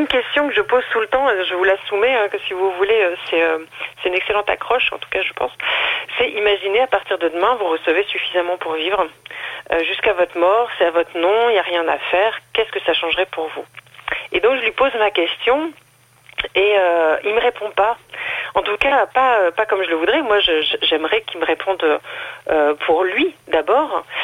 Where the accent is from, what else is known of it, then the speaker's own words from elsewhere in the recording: North, France; Alors moi, je suis du Nord.